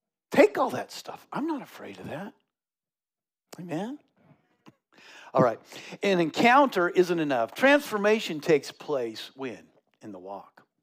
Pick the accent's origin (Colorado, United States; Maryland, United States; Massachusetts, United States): Colorado, United States; Castle Rock; I grew up in Castle Rock, Colorado, and my older sisters and I, you know, it was before all this stuff